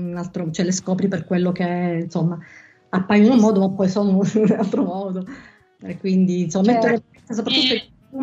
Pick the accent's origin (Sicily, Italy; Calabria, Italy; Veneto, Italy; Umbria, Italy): Sicily, Italy; Palermo; io vivevo a Palermo, sono nata e cresciuta a Palermo